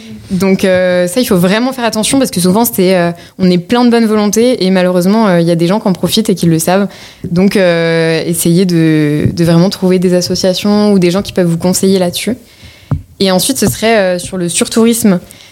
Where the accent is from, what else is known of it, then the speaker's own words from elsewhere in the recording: France; en tant que Française privilégiée